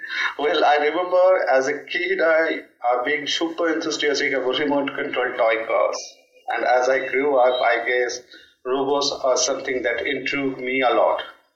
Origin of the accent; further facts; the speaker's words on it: Kolkata, West Bengal, India; I came in touch with my friend in my hometown in Calcutta